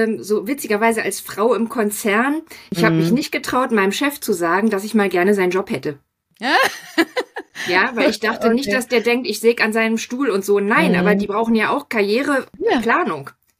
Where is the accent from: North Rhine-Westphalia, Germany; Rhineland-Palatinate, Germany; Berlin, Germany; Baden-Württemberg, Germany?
Berlin, Germany; now in Hamburg, Germany; ich bin gebürtige Berlinerin und lebe inzwischen in Hamburg